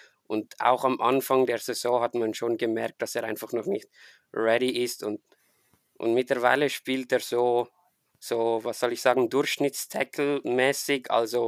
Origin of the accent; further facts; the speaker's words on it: Switzerland; Man hört es mir vielleicht an. Ich komme aus der Schweiz.